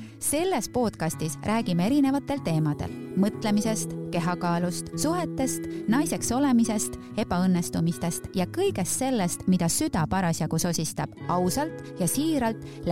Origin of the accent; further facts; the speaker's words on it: Tartu, Tartu County, Estonia; also born or lived in Viljandi; ma olen pärit Tartust, elan seal ja olen siis mõned aastad elanud ka Viljandis ja armastan ikkagi seda, et koju on alati hea tagasi tulla, nii et jätkan oma rännakuid oma kodulinnas Tartus.